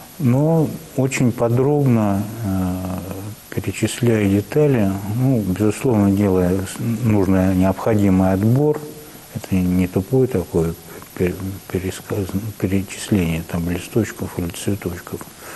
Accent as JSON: {"language": "Russian", "region": "Moscow", "country": "Russia", "tie": "born or raised there", "said": "так как я родился в Москве, моя мать химчанка, это связь непосредственно с Подмосковьем. И я, когда был еще ребенком, я между Москвой и Подмосковьем, я, что называется, вращался."}